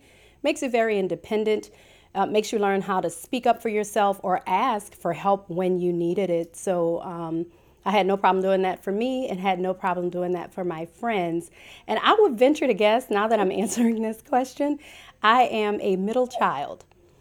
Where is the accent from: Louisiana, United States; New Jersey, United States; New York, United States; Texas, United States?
Louisiana, United States; New Orleans; Growing up in New Orleans was like growing up in a tight-knit village. I grew up in the inner city, so I was very close to the French Quarter.